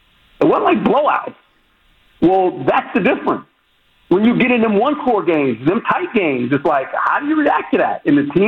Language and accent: English; West Coast, United States; I'm from the West Coast. I'm like you. I grew up on the West Coast